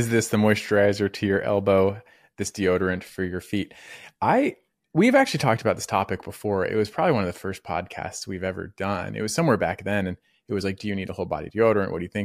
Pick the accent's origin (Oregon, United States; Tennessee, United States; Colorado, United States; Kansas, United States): Colorado, United States; So I grew up in Colorado. I left there I moved there for medical school. So I was there most of my life and it's so dry.